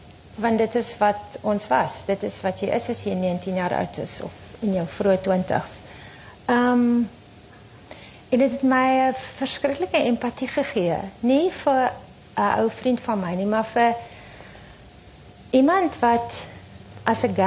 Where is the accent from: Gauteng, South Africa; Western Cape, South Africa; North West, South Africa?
Western Cape, South Africa; Wellington; Deur my tuisdorp connection in Wellington